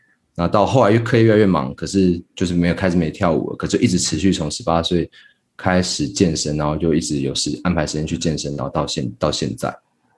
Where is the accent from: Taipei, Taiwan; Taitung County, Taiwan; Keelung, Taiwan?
Taipei, Taiwan; also born or lived in Tainan; now in Taichung, Taiwan; 我其实本身是台北人，然后我在台南念书，然后后来就在台中就业